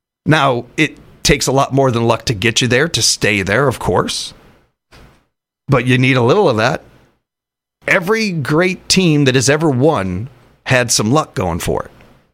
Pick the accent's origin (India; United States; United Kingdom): United States; Midwest; but that's just because I'm a Midwesterner and I'm a homer, and they're the closest state to us.